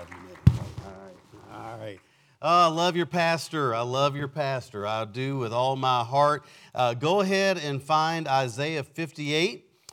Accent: Kentucky, United States; So, no, I'm not from New Hampshire. I grew up in Western Kentucky, okay? I grew up I call myself a hillbilly, but there are no hills in Western Kentucky.

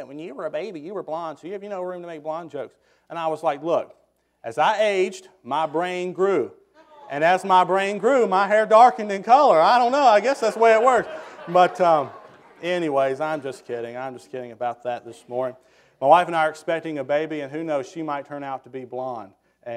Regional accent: the South, United States; And I'm from the South.

